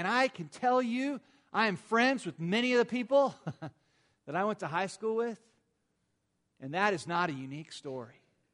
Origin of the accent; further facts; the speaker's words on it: Mission Viejo, California, United States; I grew up down in South Orange County. You know, the OC. I grew up down in Mission Viejo.